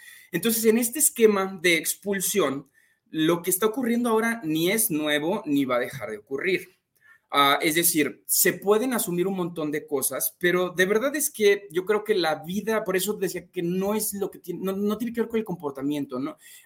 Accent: Jalisco, Mexico; En Jalisco, que es de donde yo soy

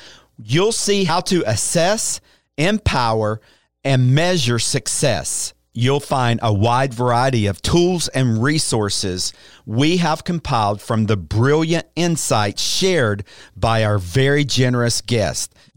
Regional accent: North Carolina, United States; born there; I was born in Western North Carolina, in a very rural area of Western North Carolina.

